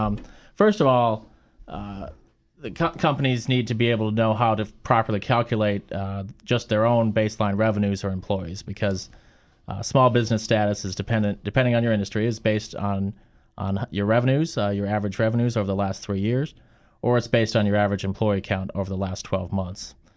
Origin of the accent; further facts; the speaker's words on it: North Dakota, United States; also born or lived in Illinois / North Carolina / Washington, D.C.; I grew up, like I said, I'm a Midwesterner, born in Illinois and raised up in the cold tundra of North Dakota.